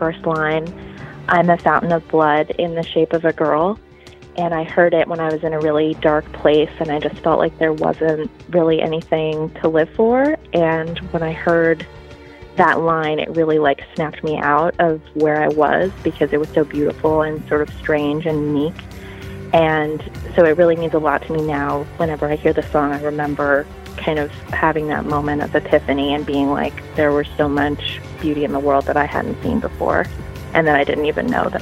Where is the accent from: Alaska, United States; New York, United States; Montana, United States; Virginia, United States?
New York, United States; I'm from New York, New York